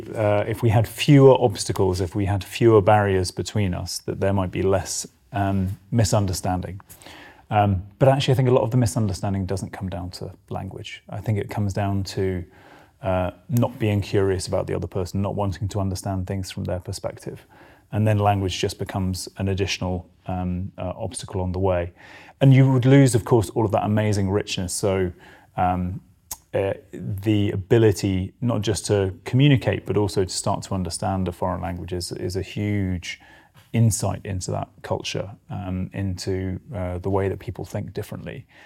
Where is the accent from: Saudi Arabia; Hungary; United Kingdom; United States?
United Kingdom; as a Brit